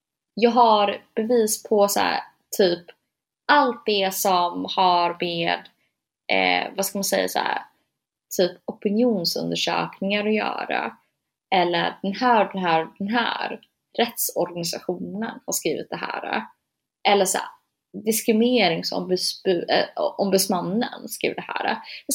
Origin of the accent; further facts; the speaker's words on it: Gothenburg, Västra Götaland County, Sweden; born there; jag är från Somalia. Jag kommer alltid vara somalier. Det här är inte mitt land. Men jag är faktiskt född i det här landet. Jag föddes på Östra sjukhuset i Göteborg.